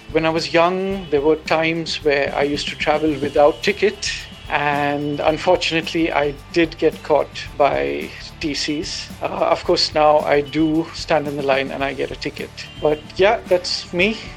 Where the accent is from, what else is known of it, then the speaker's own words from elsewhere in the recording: Mumbai, Maharashtra, India; Hi everyone … I'm from Mahim.